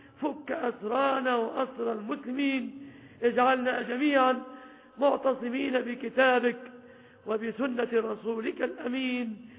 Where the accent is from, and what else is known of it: Egypt